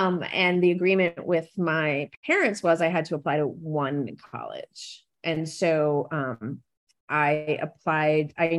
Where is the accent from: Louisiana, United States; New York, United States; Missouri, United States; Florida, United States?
New York, United States; Ithaca; I grew up in Ithaca, New York, upstate New York. I'm one of four kids, and my father emigrated from Ireland in his early 30s.